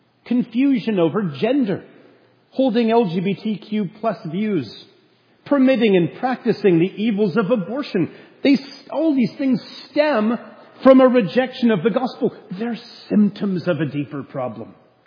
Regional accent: Canada; I'm a Canadian.

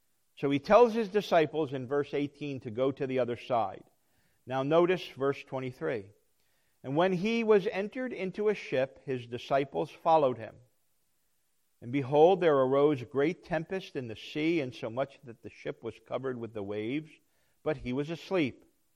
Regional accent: New Jersey, United States; I grew up in New Jersey and we had the Jersey Devil, you know, not the hockey team, but, you know, the real Jersey Devil.

